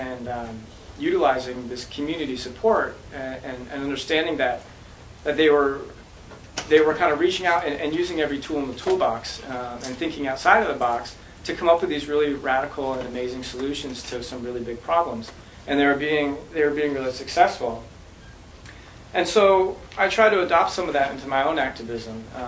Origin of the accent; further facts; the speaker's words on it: New England, United States; And I grew up in New England in the suburbs, which is, you know, it's very white and very middle and upper class.